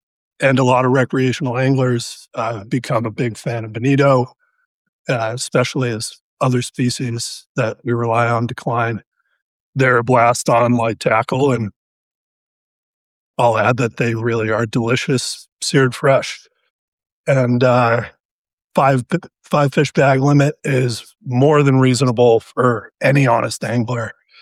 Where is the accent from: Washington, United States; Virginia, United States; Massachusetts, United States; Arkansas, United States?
Massachusetts, United States; also born or lived in New York; now in Maine, United States; I am from Maine, well, living in Maine now, from Massachusetts and New York, and also with ASGA.